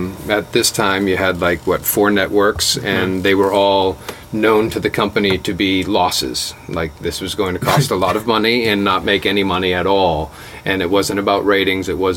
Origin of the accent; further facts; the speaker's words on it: Massachusetts, United States; it was only Massachusetts, my home state, that did not vote for Nixon.